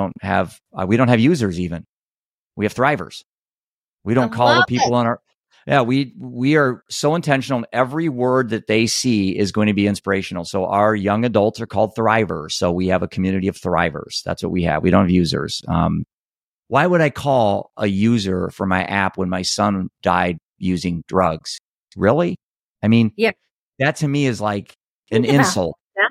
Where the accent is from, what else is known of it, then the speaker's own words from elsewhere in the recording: Iowa, United States; I'm from Iowa. You build it, they come.